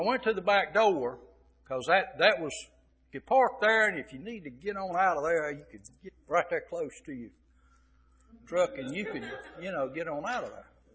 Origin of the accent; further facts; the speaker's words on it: Greensboro, North Carolina, United States; even though I grew up in Greensboro, there was quite a few places I never had been over there.